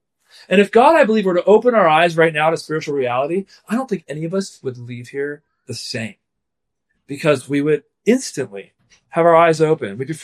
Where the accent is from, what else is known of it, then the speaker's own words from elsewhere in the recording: New York, United States; also born or lived in Philadelphia; Now, so I'm like New Yorker. I was in Philly for a lot of years.